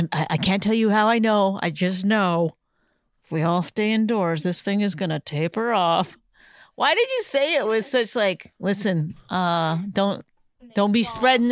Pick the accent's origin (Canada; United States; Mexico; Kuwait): Canada; first of all, I'm Canadian. I didn't grow up here.